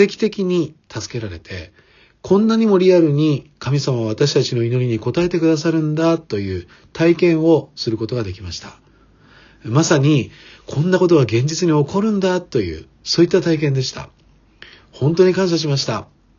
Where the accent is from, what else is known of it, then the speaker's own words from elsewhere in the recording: Niigata, Japan; 私は新潟出身なので、雪道の運転の経験もたくさんありましたので、